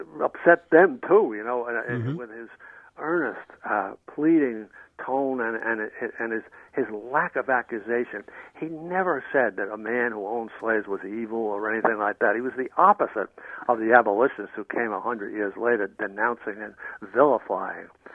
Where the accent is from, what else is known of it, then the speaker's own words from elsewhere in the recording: New Jersey, United States; I'm from New Jersey.